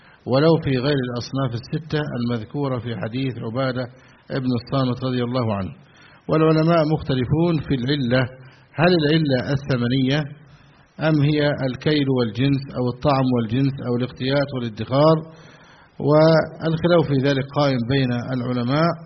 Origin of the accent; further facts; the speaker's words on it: Egypt; في بلادنا مصر،